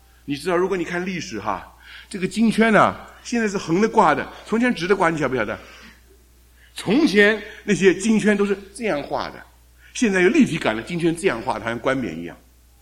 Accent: China; 实际上我们叫做中国，我们是中国人，天下为中，我们是老中

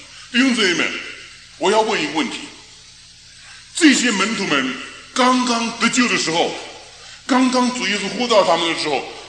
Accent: China; 正像中间我们中国人讲什么，好男不当兵

